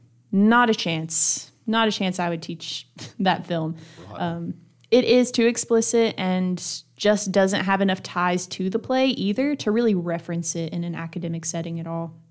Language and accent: English; the South, United States; accent: southern; My southern accent, it can't.